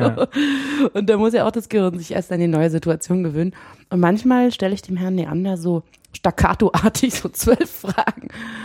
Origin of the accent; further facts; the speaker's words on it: East Germany, Germany; Wir kommen aus dem Osten. Das stimmt.